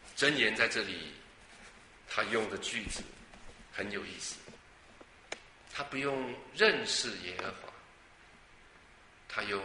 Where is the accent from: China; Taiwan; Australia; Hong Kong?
Taiwan; 这是我在台湾海峡的东岸长大的